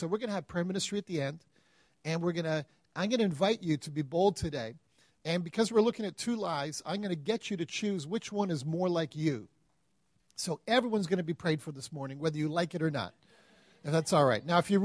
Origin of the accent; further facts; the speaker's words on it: Malawi; I grew up in Africa. My parents are missionaries in Malawi, Africa, so that's where I grew up.